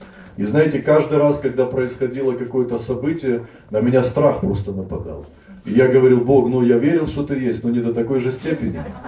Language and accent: Russian; Bryansk, Bryansk Oblast, Russia; born there; у меня были ортодоксальные евреи из Брянска, я родился в Брянске.